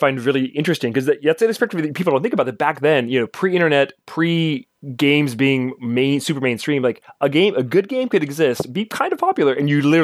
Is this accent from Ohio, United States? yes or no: no; Kentucky, United States; I grew up in the holler. I'm from Kentucky.